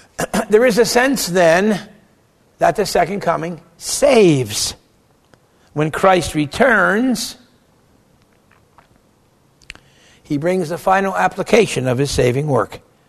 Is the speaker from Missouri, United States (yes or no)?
yes; St. Louis, Missouri, United States; And I knew people here in my home state of St. Louis who had dear friends who moved away.